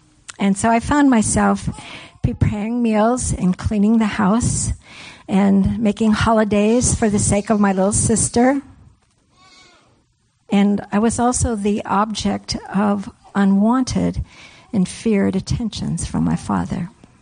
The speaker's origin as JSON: {"language": "English", "town": "Clam Gulch", "region": "Alaska", "country": "United States", "tie": "born or raised there", "said": "I grew up on the Kenai Peninsula. My family homesteaded in Clam Gulch, and we were commercial fishermen on the beach between Clam Gulch and Inilchik."}